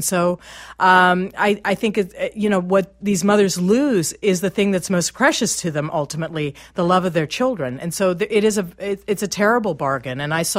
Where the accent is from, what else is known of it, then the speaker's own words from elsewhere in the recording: California, United States; like my home state of California